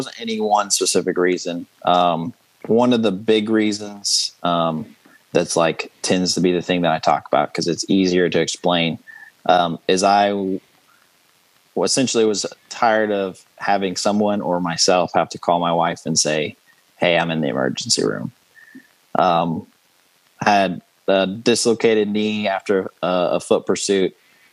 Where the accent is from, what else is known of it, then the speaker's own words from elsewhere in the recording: Texas, United States; growing up in Texas, and I think it's because we were in a smaller town.